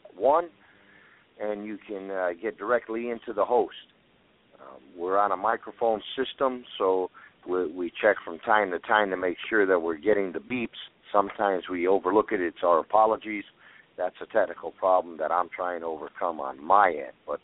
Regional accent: East Coast, United States; now in California, United States; because I came from the East Coast and I had so many contacts and friends and pastors on the East Coast that I didn't want to lose anybody

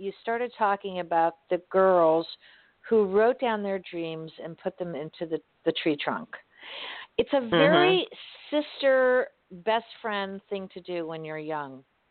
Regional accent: Miami, Florida, United States; born there; And I wasn't born in the South. I was born in Miami, which is, you know, not really the South.

